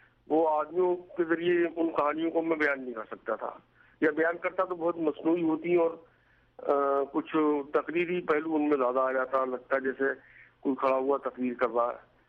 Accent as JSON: {"language": "Urdu", "town": "Sitapur", "region": "Uttar Pradesh", "country": "India", "tie": "born there", "said": "پیدا ہوئے چھوٹی جگہ پہ, یعنی آبادی کے لحاظ سے مختصر جگہ تھی سیدھا پور میرا ننیال, اور اس کے بعد جو میرا وطن معلوف ہے ماریرا شریف وہ بھی چھوٹا سا قصبہ ہے."}